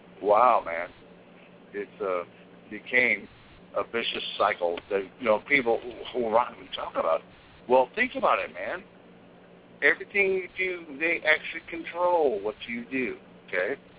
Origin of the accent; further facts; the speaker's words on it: United States; Born to this planet, on this ground, in this country. I'm an American, okay?